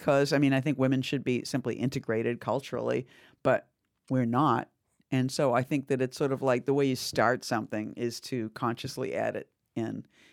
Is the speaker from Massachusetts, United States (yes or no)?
yes; Massachusetts, United States; it's sort of like growing up in Massachusetts, it was like on the wall was the Pope and Jack Kennedy.